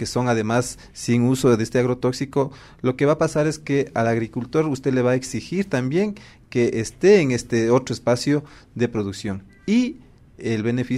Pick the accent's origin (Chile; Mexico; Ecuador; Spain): Ecuador; nosotros aquí como ecuatorianos, ecuatorianas, orgullosos de la diversidad